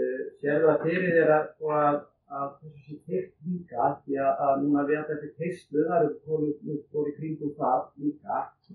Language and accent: Icelandic; Þórshöfn, Northeastern Region, Iceland; Ég kem frá Þórshöfn